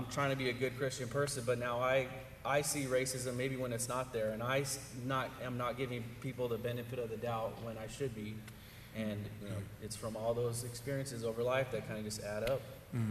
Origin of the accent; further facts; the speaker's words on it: Fresno, California, United States; I was born and raised here in Fresno. My parents were as well. We were more from like the central Fresno area